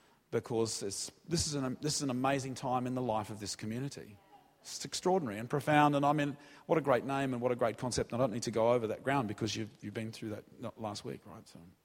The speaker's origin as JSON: {"language": "English", "country": "Australia", "said": "And I'm Australian, I wouldn't say anything like that normally."}